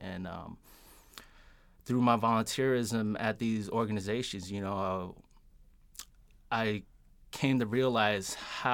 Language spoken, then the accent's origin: English; France; now in Atlanta, United States; I was born in France.